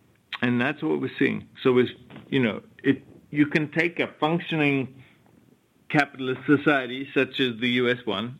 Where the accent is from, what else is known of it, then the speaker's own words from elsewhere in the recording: United States; at least as an American, there's a very high probability that your data is out there somewhere